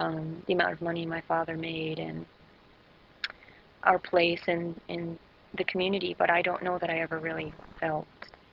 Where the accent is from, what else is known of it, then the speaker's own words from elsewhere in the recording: Chippewa Falls, Wisconsin, United States; Sure. I grew up in Chippewa Falls. It was a typical small town, really safe, peaceful.